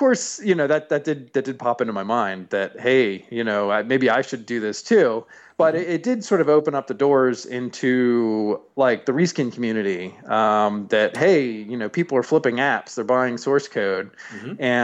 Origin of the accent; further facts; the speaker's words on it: Baltimore, Maryland, United States; Sure. Well, I'm from Baltimore. My family's from Baltimore